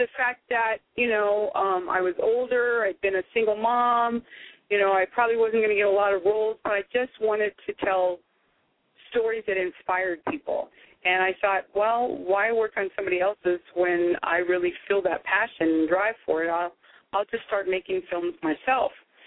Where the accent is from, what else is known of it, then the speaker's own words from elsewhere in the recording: Azusa, California, United States; I grew up in Azusa, California.